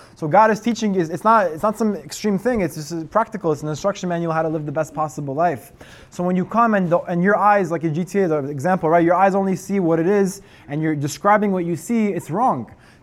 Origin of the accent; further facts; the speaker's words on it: Miami, Florida, United States; I'm from Miami, so I'm not used to it. It's probably in Miami at 6.